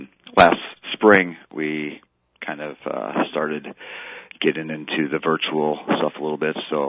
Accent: Rib Lake, Wisconsin, United States; I grew up in Rib Lake.

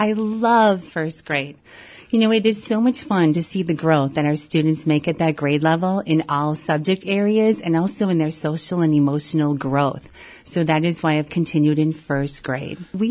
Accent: Medford, Wisconsin, United States; Well, I am actually a Medford native. I grew up in Medford, and I attended college in River Falls. And when I returned, I wanted to teach right away in my community.

